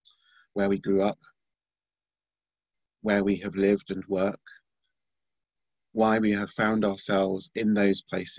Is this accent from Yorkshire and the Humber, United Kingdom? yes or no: no; Reading, South East England, United Kingdom; now in London, United Kingdom; Now, I grew up in Reading, and when I left there to come to London, it was not very far.